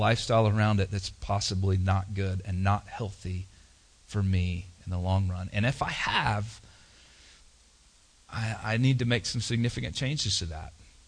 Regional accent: the South, United States; And I grew up in the South, so there's like anti-liquor laws.

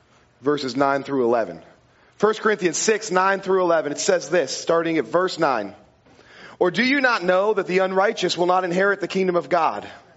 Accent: Auburn, Washington, United States; I call it Seattle everywhere else because nobody knows where Auburn is. So I was like, I'm from Seattle.

